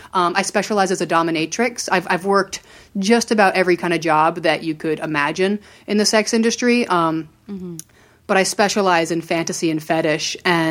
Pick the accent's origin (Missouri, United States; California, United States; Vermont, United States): Vermont, United States; also born or lived in Maryland; So I grew up in Maryland until I was about 8, and then I moved to rural Vermont.